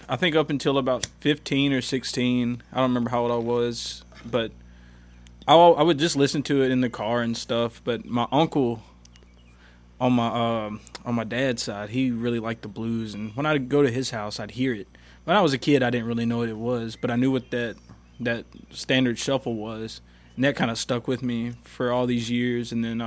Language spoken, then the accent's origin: English; Winona, Mississippi, United States; I grew up in Winona, that little area. Went back and forth between there and Grenada for about 16 years of my life, and then just kind of stayed in Winona at that point.